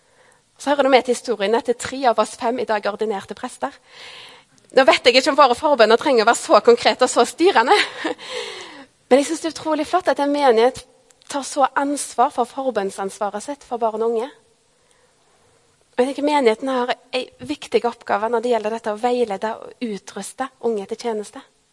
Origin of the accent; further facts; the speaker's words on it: Avaldsnes, Rogaland, Norway; Mens jeg var med i ungdomsarbeidet i menigheten hjemme i Avaldsnes